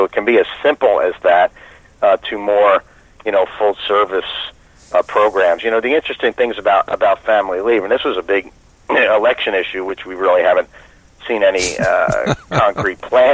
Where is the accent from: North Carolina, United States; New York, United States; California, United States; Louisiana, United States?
North Carolina, United States; And I'm usually not, but I'm from North Carolina, and one of the guys is from my town where we live in Huntersville.